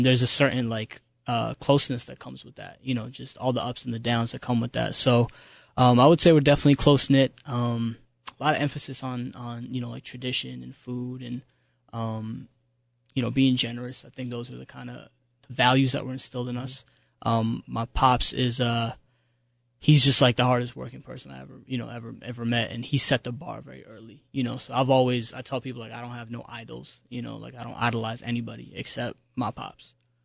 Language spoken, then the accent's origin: English; Boston, Massachusetts, United States; moved away as an adult; now in New York, United States; I grew up in the Boston area, so I spent my first 18 years out there, and Boston in, like, the 90s was not cracking.